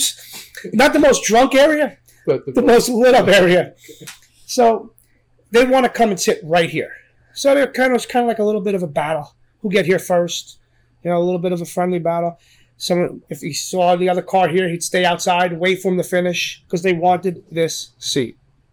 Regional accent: Nutley, New Jersey, United States; We grew up in Nutley, so we all knew about the bar itself.

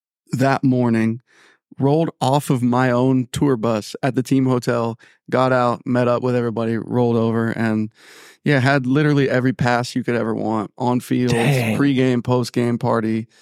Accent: Franklin, North Carolina, United States; Born and raised in North Carolina. It's called Franklin, North Carolina, which is close to Asheville. Most people know Asheville.

